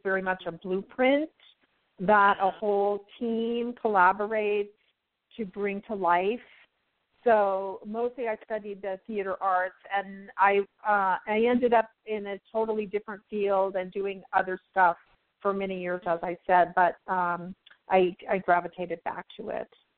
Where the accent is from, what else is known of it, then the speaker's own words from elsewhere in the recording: San Francisco, California, United States; I did, yes. Born and raised in San Francisco.